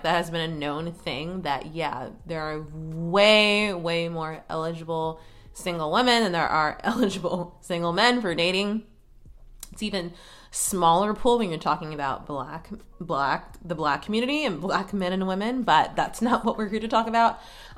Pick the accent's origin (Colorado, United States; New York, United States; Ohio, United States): Ohio, United States; now in Washington, D.C., United States; when I go back to my hometown or go back to Ohio